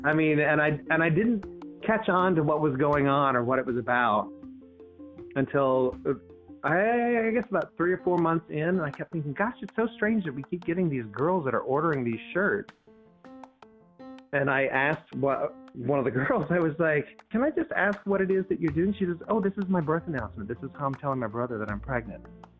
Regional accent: Texas, United States; I'm 48, so I came from a place, and I grew up in Baptist East Texas, where coming out was a thing.

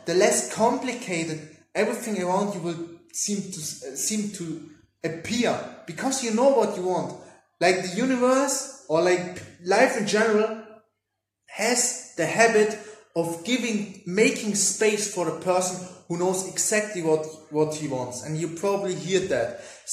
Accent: Germany; English is a second language; I always wanted to not only meet women from Germany, because I'm from Germany

